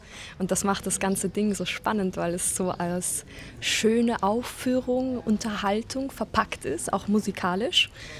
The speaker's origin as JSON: {"language": "German", "region": "Vienna", "country": "Austria", "said": "ich komme aus Wien, ich bin 21 und ich studiere gerade im Bachelor in Wien an der Musikuni, Konzertfach Gesang"}